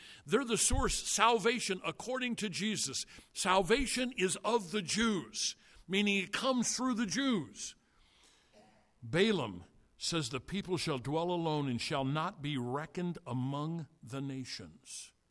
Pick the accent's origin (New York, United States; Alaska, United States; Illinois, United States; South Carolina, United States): Illinois, United States; I'm an American. I'm from Illinois.